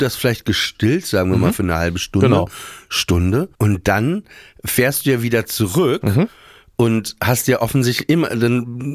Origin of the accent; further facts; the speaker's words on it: Papenburg, Lower Saxony, Germany; Ich komme aus Papenburg im Emsland, ja. Da wo Tarantino halt nie war.